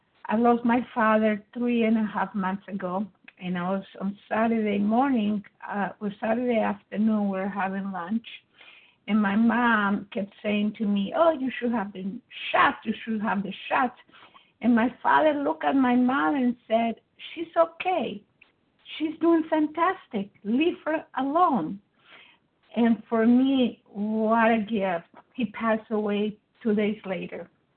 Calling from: Georgia, United States; from Georgia.

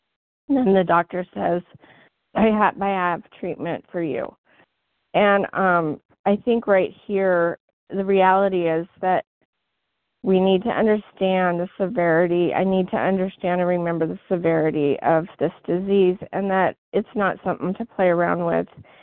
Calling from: Washington, United States; I'm from Washington State.

